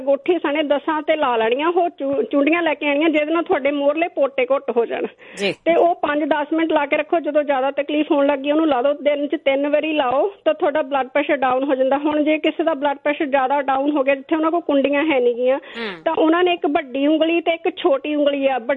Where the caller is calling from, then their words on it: Canada; ਮੈਨੂੰ ਬਹੁਤ ਖੁਸ਼ੀ ਹੁੰਦੀ ਕਿ ਮੈਂ ਕੈਨੇਡਾ ਤੋਂ ਬੈਠ ਕੇ ਵੀ ਅਮਰੀਕਾ ਫੋਨ ਕਰਕੇ।